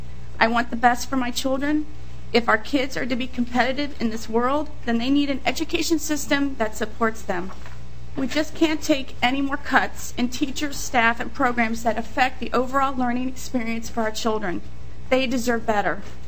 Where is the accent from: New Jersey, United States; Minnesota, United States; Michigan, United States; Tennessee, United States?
Minnesota, United States; And I am from East Central Minnesota area in the North Branch School District.